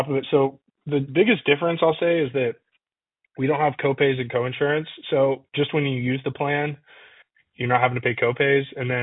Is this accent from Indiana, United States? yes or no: no; Dallas, Texas, United States; I'm from Dallas